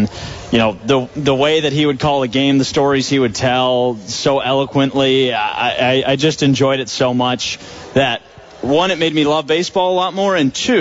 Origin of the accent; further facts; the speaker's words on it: Syracuse, New York, United States; Well, born and raised in Syracuse, New York. So to further the, you know, going to Syracuse pipeline, I'm actually from there too. So lived there my whole life.